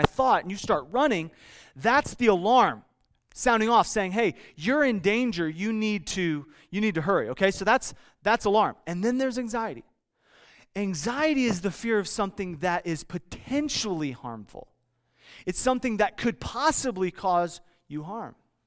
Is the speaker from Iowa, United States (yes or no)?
yes; Iowa, United States; I grew up on Lake McBride. It was just a short ways from my house in Iowa, right near Chicago, about 2.5 hours outside of Chicago.